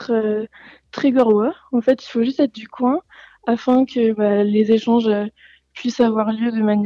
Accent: Trébeurden, Brittany, France; quand j'étais rentrée chez moi à Trébeurdon, je me suis dit bah, pourquoi pas faire ça ici ?

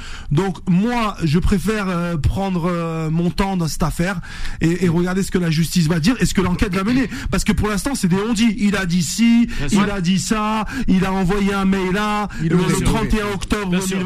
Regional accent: Provence-Alpes-Côte d'Azur, France; Donc je suis de la région aussi. Marseille, on sait que c'est cosmopolite.

